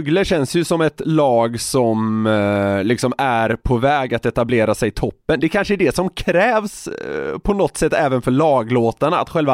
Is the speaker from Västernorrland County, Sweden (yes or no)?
no; Gothenburg, Västra Götaland County, Sweden; jag är från Göteborg.